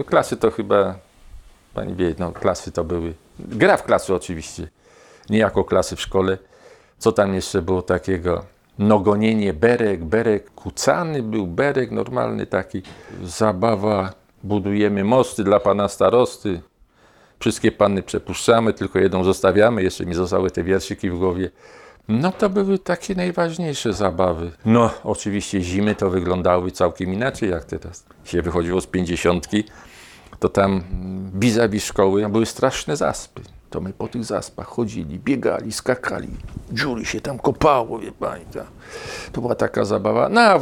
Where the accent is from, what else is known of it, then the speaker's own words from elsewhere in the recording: Kraków, Lesser Poland, Poland; rodowity Bronowianin. Tutaj się urodziłem i dalej są jeszcze te Bronowice małe. Mieszkałem przy ulicy Bronowickiej 87. Przedtem to była Aleja Wyspiańskiego 49